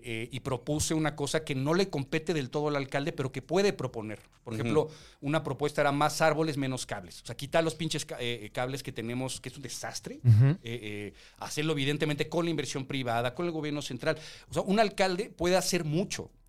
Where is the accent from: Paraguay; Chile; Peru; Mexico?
Mexico; Tlalpan, Mexico City; born there; No, nací en Tlalpan, en la carretera Cuernavaca, en San Pedro Mártir, pero ya cuando crecí y empecé a trabajar, me mudé a la Narvarte. Bueno, primero a la Escandón y luego a la Narvarte.